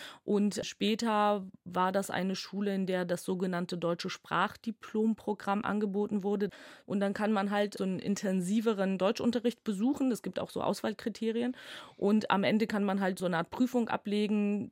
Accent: Georgia; first language Georgian; German is a second language; Also meine Muttersprache ist schon ganz klar und definitiv Georgisch.

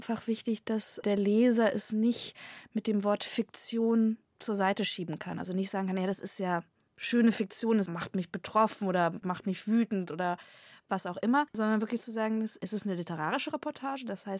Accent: Germany; born there; Ich bin in der BRD geboren, also ich war 7, als die Mauer gefallen ist.

